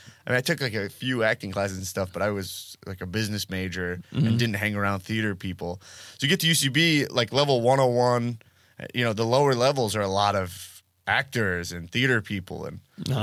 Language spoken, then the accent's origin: English; Long Island, New York, United States; also born or lived in Manhattan; from Long Island, New York. Yeah, that's where I grew up. But improv-wise, you know, I lived in Manhattan for like 10 years.